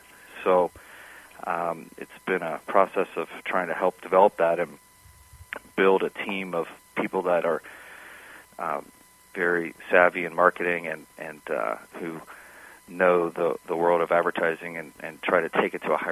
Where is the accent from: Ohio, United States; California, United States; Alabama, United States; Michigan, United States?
Ohio, United States; Cincinnati; I was early in my career out of school in the Midwest. I'm originally from Cincinnati.